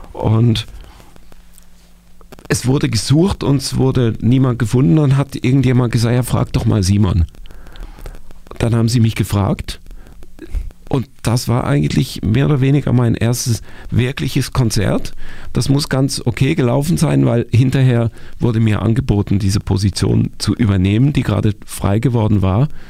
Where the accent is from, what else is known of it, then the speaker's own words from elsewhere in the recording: Basel, Basel-Stadt, Switzerland; ich empfinde Basel als viel schöner und fühle mich fast noch geborgener jetzt dort, als ich das früher für mich war, weil ich dort aufgewachsen bin